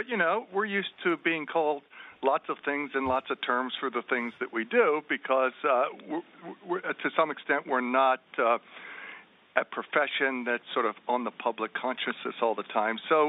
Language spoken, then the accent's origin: English; Philadelphia, Pennsylvania, United States; now in Raleigh, United States; I'm from Philadelphia. I say bad.